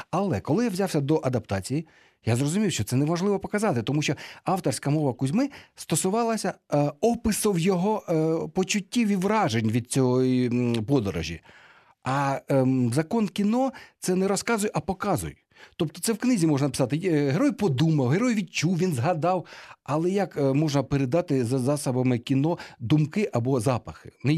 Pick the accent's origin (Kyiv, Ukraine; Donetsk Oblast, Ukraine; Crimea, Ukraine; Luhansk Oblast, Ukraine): Luhansk Oblast, Ukraine; Luhansk; Я ж теж зі сходу, так само ж. Я ж теж з Луганська.